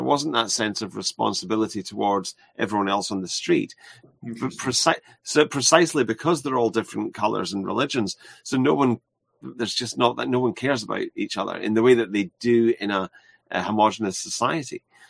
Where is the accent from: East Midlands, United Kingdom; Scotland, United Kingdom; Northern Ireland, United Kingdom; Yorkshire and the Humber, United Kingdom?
Scotland, United Kingdom; I think that I heard, because I come from Scotland, I've got family there and friends there